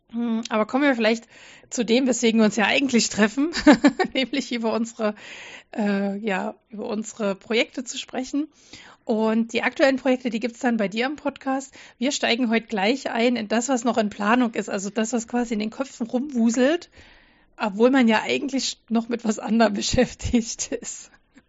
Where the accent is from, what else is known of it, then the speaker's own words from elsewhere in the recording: Saxony, Germany; accent: Saxon; now in Göttingen, Germany; ich komme ursprünglich aus Sachsen, also genau von der anderen Seite von Deutschland quasi. Wohne jetzt aber in Göttingen, wo hier alle Hochdeutsch reden und ich kriege das auch nicht so richtig hin.